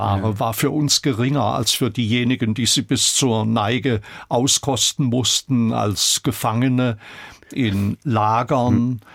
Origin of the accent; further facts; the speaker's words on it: Freiburg, Baden-Württemberg, Germany; born there; also 31, bin ich geboren in Freiburg.